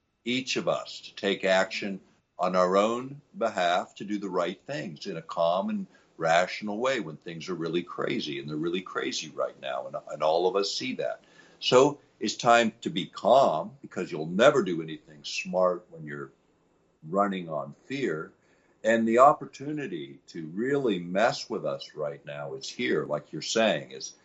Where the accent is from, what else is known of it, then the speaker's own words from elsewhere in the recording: Alaska, United States; You know, in my part of the world, I grew up here in Alaska, okay?